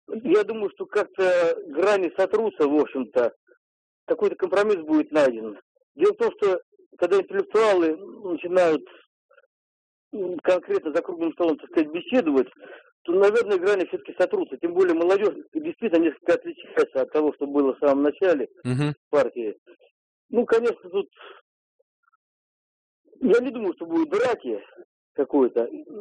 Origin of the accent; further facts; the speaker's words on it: Moscow Oblast, Russia; Я из Подмосковья.